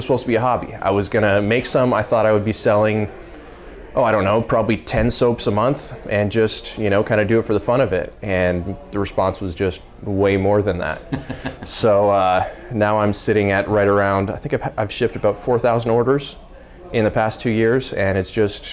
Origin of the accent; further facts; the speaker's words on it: Rancho Cucamonga, California, United States; I'm from Rancho Cucamonga, California.